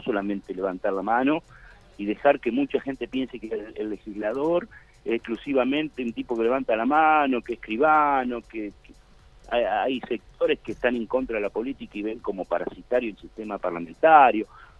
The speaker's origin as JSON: {"language": "Spanish", "region": "Santa Fe", "country": "Argentina", "said": "Y por eso, como santafesino, en el MAS iniciamos la participación"}